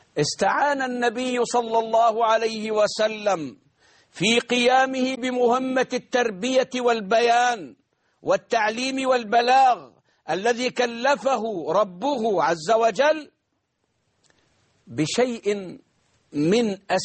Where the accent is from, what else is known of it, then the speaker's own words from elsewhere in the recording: Egypt; وبركز وبأكد على إجرام المجرمين في تلويث مياه النيل ومياه الترع عندنا في مصر.